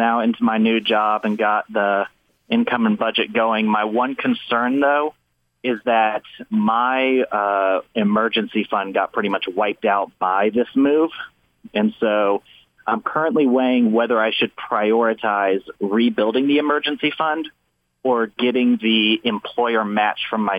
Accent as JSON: {"language": "English", "region": "Georgia", "country": "United States", "tie": "born or raised there", "said": "I'm actually returning to the start because I was born and raised right outside of Atlanta."}